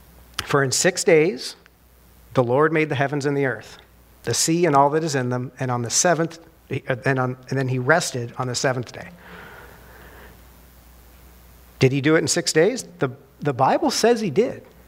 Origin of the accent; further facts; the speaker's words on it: Nova Scotia, Canada; Even me growing up in Nova Scotia, I heard about it, right?